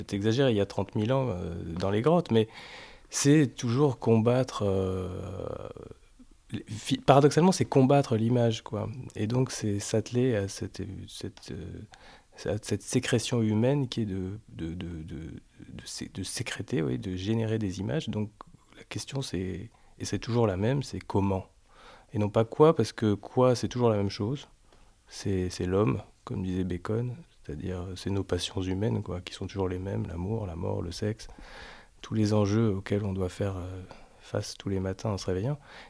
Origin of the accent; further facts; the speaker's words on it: Sète, Occitanie, France; moi j'ai grandi à Sète. Donc, comme j'ai grandi à Sète, d'ailleurs j'y retourne très souvent, j'ai même un atelier là-bas.